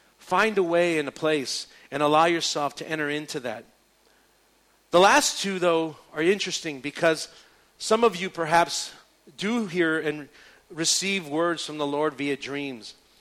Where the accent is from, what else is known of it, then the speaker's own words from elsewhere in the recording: El Paso, Texas, United States; I'm from El Paso, Texas. And El Paso, Texas is basically like 95% Mexican, okay?